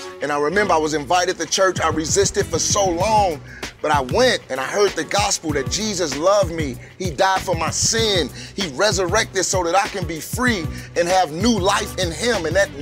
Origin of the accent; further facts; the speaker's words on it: St. Louis, Missouri, United States; Man, I'm from St. Louis, Missouri. I grew up in the hood, influenced by hip-hop culture, rap music.